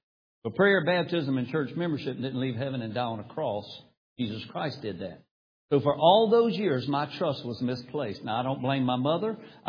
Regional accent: North Carolina, United States; moved away as an adult; I had left my hometown there in Moore County, moved to Raleigh, North Carolina, the big city, put a band together

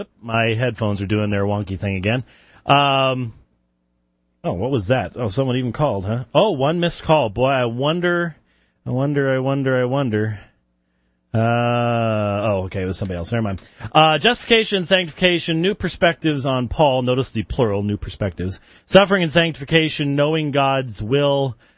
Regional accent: Robbinsdale, Minnesota, United States; born there; Actually, I was born in Robbinsdale, which is a suburb of Minneapolis

